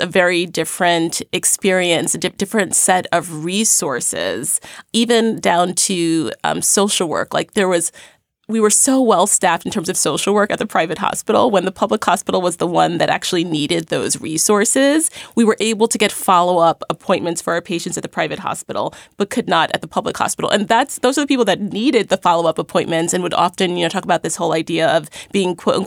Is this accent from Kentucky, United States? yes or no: no; Brooklyn, New York, United States; when I grew up in Crown Heights, Brooklyn, which I didn't know until later on in life was a formerly redlined neighborhood.